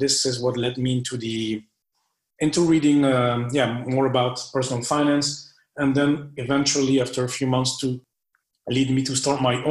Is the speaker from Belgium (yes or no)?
yes; Belgium; also born or lived in France / Norway; now in Luxembourg; I'm actually from Belgium in Europe, and I currently live in Luxembourg, which is just a tiny country next to Belgium. So it's heart of Europe, actually. I also lived in France 1 year. I lived in Norway 10 years.